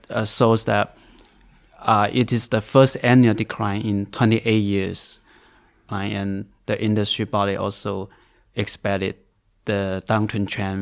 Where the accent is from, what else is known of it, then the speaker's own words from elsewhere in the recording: Gaozhou, Guangdong, China; and then reaching to my hometown, which is called Gaozhou. That is 400 kilometers away from Guangzhou.